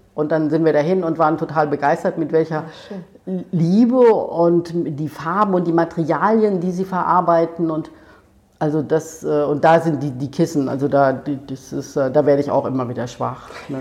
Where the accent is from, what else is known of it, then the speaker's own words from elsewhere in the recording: Ludwigshafen, Rhineland-Palatinate, Germany; also ich komme ja aus der Pfalz, aus Ludwigshafen.